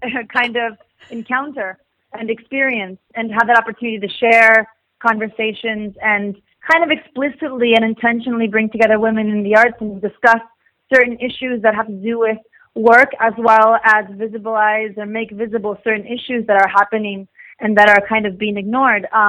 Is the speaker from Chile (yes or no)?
yes; Chile; also born or lived in United States; so I'm Chilean American. I grew up between the States and Chile.